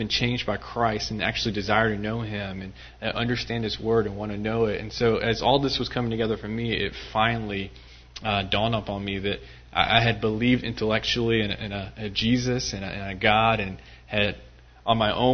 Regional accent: Hopkinsville, Kentucky, United States; I grew up in Hopkinsville, so not far that way.

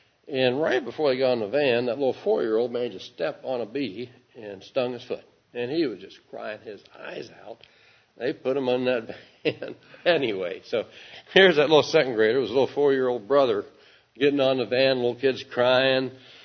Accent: Kentucky, United States; I'm not so sure what's going on in Trigg County, but I'm from Callaway County.

